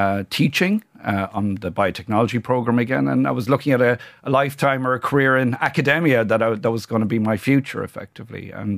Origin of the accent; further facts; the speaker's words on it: Munster, Ireland; So I grew up in County Kerry on a farm